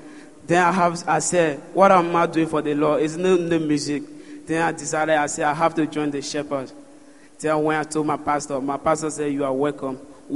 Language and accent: English; Liberia; now in Ghana; And when I was coming from Liberia, what brought me meaning in Ghana is music.